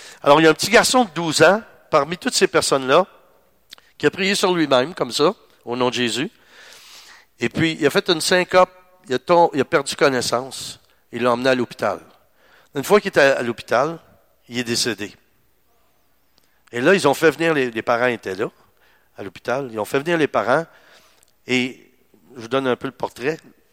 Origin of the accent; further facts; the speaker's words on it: Granby, Quebec, Canada; Parce que moi, je suis de Granby, je suis plus proche de Montréal.